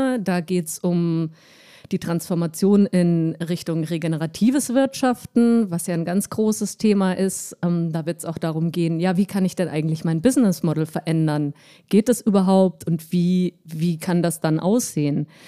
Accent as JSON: {"language": "German", "region": "Saarland", "country": "Germany", "lives_now": "Munich, Germany", "said": "Ja, ursprünglich komme ich aus dem Saarland, aber ich wohne schon seit sehr langer Zeit in München."}